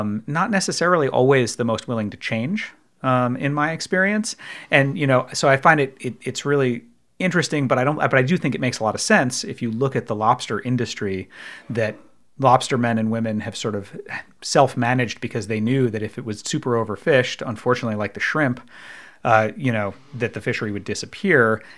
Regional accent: Maine, United States; And I mean, you know, spending time growing up in Maine

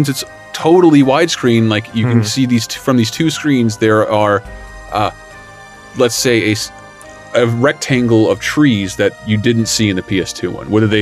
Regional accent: Boston, Massachusetts, United States; you can tell I'm from Boston?

